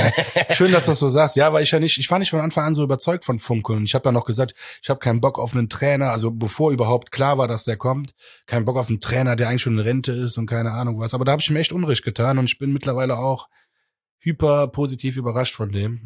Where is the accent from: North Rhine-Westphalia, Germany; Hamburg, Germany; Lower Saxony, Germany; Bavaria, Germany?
North Rhine-Westphalia, Germany; Cologne; Wir sind Kölner.